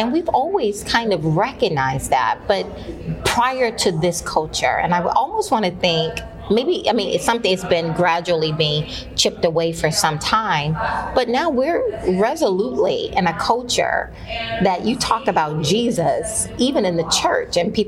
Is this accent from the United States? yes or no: yes; Deep South, United States; And as I was growing up, I remember, you know, growing up in the Deep South, and everybody's a Christian, and everybody goes to church almost like 4 days out of the week.